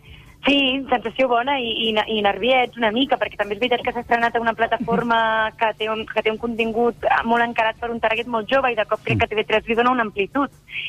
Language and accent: Catalan; Sabadell, Catalonia, Spain; Soc una mica, bueno, soc de Sabadell, però...